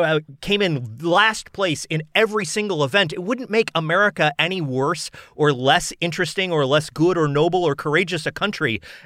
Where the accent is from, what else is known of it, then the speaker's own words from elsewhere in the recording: Florida, United States; I didn't when I had to go to every football game in my hometown in Florida.